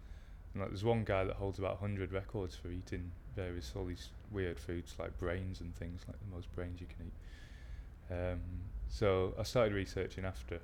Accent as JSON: {"language": "English", "town": "Liverpool", "region": "North West England", "country": "United Kingdom", "said": "age 26, I'm from Liverpool."}